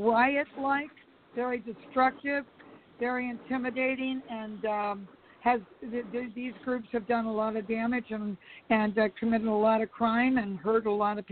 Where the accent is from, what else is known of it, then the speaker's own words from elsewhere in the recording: Arcadia, California, United States; Right now, my hometown, where I was raised, Arcadia, is on fire, the Bobcat fire.